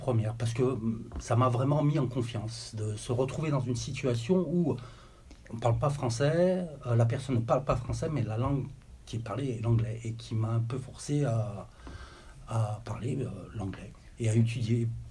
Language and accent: French; Saint-Étienne, Auvergne-Rhône-Alpes, France; je viens de Saint-Étienne, France, qui est près de Lyon.